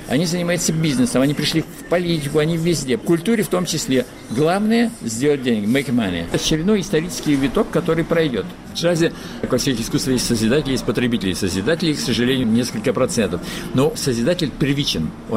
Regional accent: White Sea, Russia; я же с Белого моря, понимаете? Я викинг, помор, мне вода важный момент.

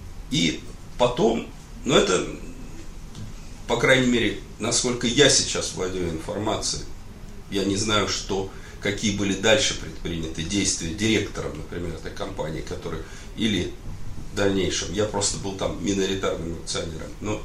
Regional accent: Moscow, Russia; Детство прошло в Москве, да.

